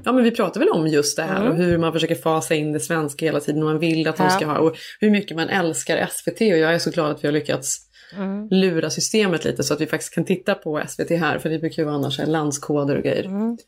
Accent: Sweden; jag är ju svensk, det är ju så jag ser mig själv

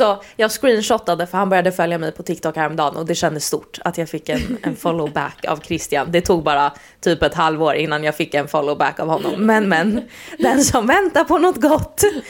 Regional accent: Sweden; jag är ju född och uppvuxen i Sverige. Vad ska jag prata? Jag har aldrig bott i USA. Jag har aldrig bott i ett engelsktalande land.

